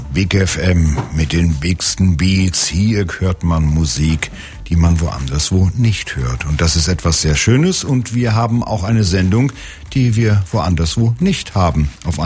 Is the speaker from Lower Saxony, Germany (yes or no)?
yes; Lower Saxony, Germany; Ich komme ja selbst auch aus dem Emsland Richtung Nordsee.